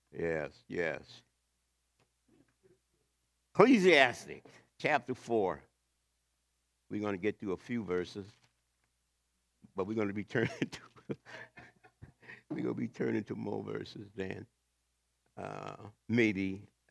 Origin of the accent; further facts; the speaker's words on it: the South, United States; Or it could be three or four, because when I was like 11 or 12, I'm from the South, and we went to school down there